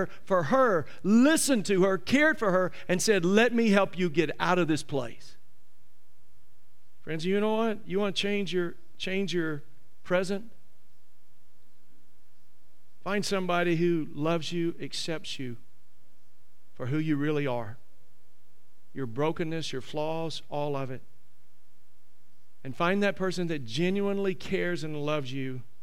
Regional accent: Mississippi, United States; You know, I have a lot of fond memories growing up in Mississippi, and there were many colorful characters, we might call them, that were a part of my life in this little small country community.

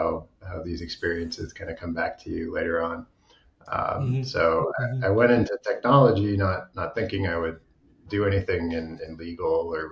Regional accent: Maine, United States; So I grew up in Maine

